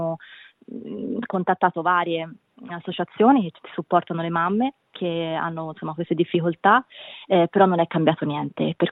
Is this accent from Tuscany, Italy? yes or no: yes; Florence, Tuscany, Italy; Io sono di Firenze, proprio di Firenze